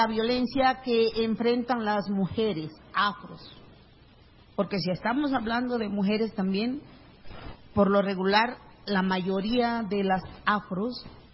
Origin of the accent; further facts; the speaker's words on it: Cuajinicuilapa, Guerrero, Mexico; Del estado de Guerrero, vengo de la comunidad de Cuajinicuilapa, Guerrero